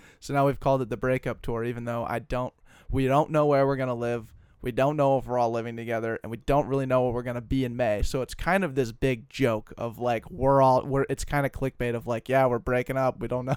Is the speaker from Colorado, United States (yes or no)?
yes; Colorado, United States; I'm from Colorado. I always want to have a Colorado license.